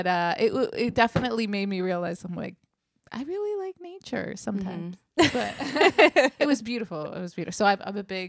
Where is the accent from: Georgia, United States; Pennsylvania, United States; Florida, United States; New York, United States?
New York, United States; Brooklyn; Well, I've always been star-starved. Because I'm from Brooklyn.